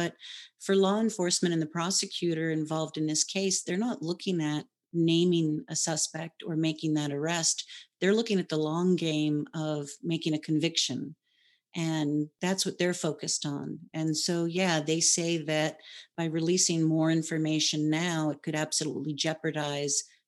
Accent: Hawaii, United States; I was born and raised in Hawaii and did that for a while and went to college at the same time

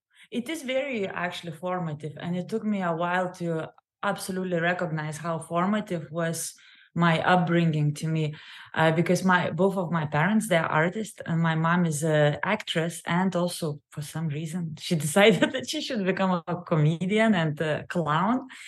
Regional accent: Lithuania; I grew up in Lithuania, and my mom is Russian

